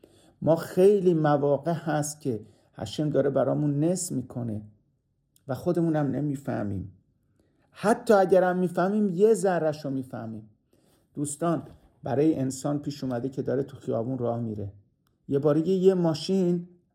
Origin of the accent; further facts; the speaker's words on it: Iran; ما مردم، مخصوصا ما ایرانی ها